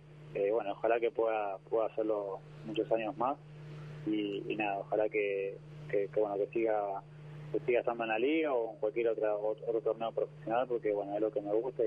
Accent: Bahía Blanca, Buenos Aires Province, Argentina; born there; Poder jugar ahí donde yo nací

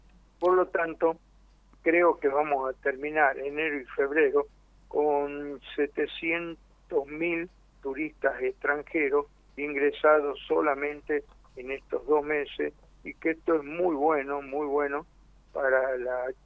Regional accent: Tucumán, Argentina; Yo, que provengo de Tucumán, en el norte

